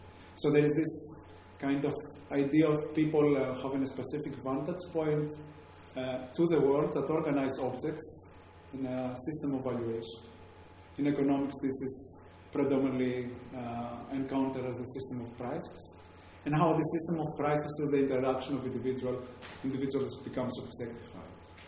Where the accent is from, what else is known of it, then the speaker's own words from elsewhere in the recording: Greece; accent: Greek; English is a second language; My accent is obviously very Greek